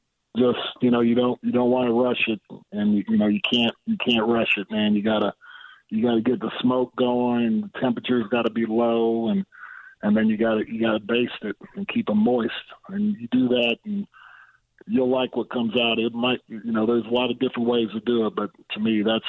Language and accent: English; Kansas City, Missouri, United States; Ooh, well, I grew up right outside of Kansas City, and Arthur Bryant's is like my St. Peter's, you know, in the Basilica in Rome.